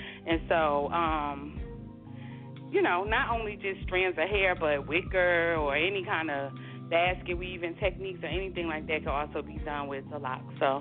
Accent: Newark, New Jersey, United States; So, you know, I'm just coming from Newark. I've never been out of Newark, and I'm like, oh, my God.

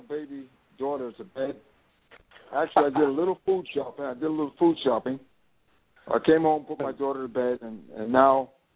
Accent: Glen Cove, New York, United States; Well, I grew up in Glen Cove, Long Island, New York. Very humbling place. I grew up in the projects

